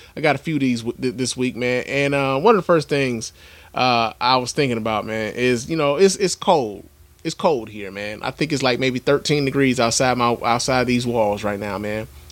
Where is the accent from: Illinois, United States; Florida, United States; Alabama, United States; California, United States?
Illinois, United States; Chicago; I'm from Chicago too. So it's like, yo, man, all my life, this time of year, it's been snowy and it's been cold.